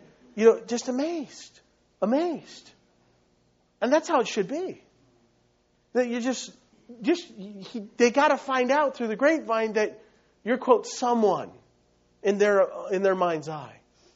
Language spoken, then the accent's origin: English; United States; My heart is haughty. I'm an American.